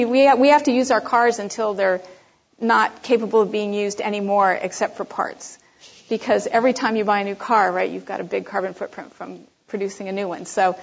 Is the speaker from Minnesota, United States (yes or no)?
no; California, United States; that I grew up with in Southern California.